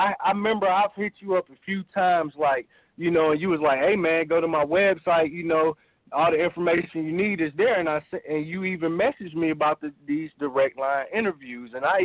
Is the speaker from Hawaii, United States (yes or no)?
no; Covington, Georgia, United States; also born or lived in Pittsburgh; I grew up in Covington, Georgia, all around the six, all that, man. A-Town, you know, we going to stand up, man. We stayed down, man, you know. We're trying to come up, but I was born in Pittsburgh